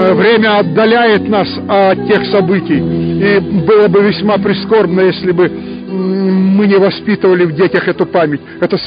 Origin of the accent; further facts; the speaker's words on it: Kamchatka Krai, Russia; А папа мой красноярец. Вот, я уроженец сам Камчатки, а воля судьбы меня закинула в Истрянку.